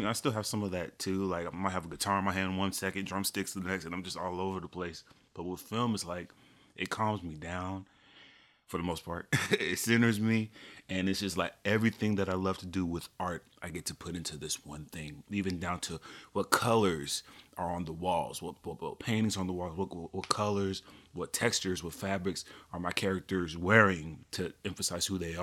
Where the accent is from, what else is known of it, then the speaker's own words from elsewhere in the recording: Seattle, Washington, United States; So myself and my collaborator by the name of Nikki Wade, we're both from Seattle, actually.